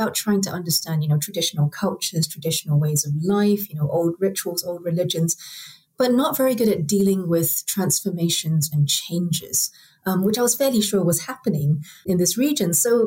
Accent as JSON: {"language": "English", "country": "Singapore", "tie": "born or raised there", "said": "I think the seeds were already planted when I was growing up in Singapore"}